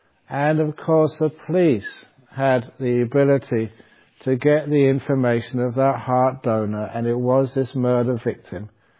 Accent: England, United Kingdom; born there; And I was born in England. No one in my family could spell Buddhism.

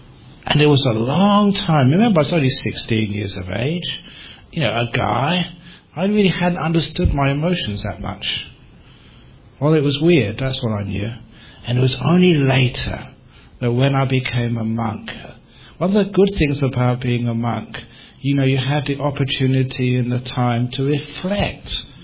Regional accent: London, United Kingdom; I was a young man growing up in London. And growing up in London in those days, in the 60s, early 70s

